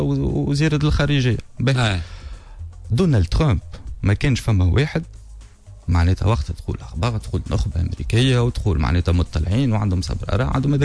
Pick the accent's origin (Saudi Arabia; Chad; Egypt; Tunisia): Tunisia; القصة هذه اللي كتونسي بوك وامك يجيبوك إن شاء الله بعد عمر طويل